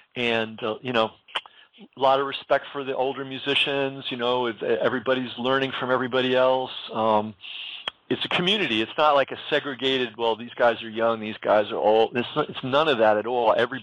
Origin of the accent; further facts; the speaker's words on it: New York City, New York, United States; And I was a music fan. I grew up in New York City, so I thought I knew everything.